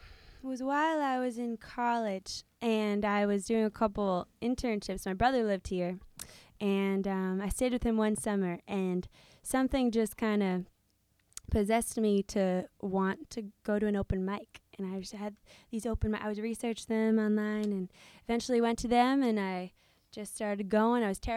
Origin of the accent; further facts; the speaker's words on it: Somerset, New Jersey, United States; born there; I was born in Somerset, New Jersey, which is 45 minutes